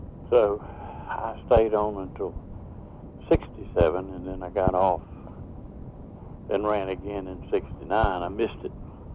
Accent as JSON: {"language": "English", "town": "Charlotte", "region": "North Carolina", "country": "United States", "tie": "born or raised there", "said": "I passed it practically every day going to Central High School. I grew up in Dilworth."}